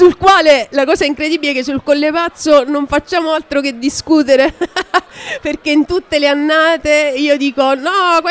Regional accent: Sicily, Italy; essendo io siciliana, mi ricordava il Nerello Mascalese

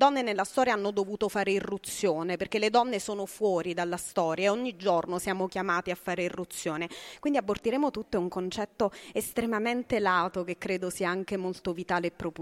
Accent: Campania, Italy; fondamentalmente io sono campana

